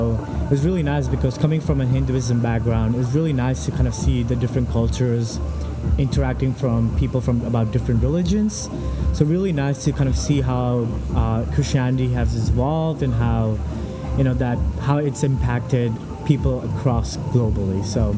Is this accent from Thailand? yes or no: yes; Thailand; moved away; also born or lived in India; I was born in India, and I was 3 months old, and then my family decided to move to Thailand